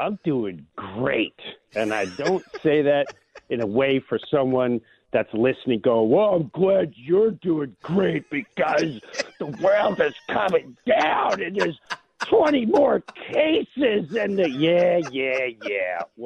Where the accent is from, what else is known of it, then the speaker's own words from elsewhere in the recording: Valley Stream, New York, United States; Valley Stream. We bordered with Queens.